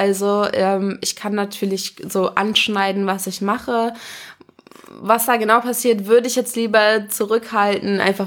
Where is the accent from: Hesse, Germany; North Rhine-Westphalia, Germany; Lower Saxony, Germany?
Hesse, Germany; Wolfhagen; Geboren bin ich in Wolfhagen. Das ist ein ganz kleines Dorf in der Nähe von Kassel, falls das irgendjemand was sagt. Und dann habe ich, glaube ich, bis ich 14 war oder sowas in der Nähe, also außerhalb mäßig von Kassel gewohnt. Und mit 15 bin ich nach Kassel gezogen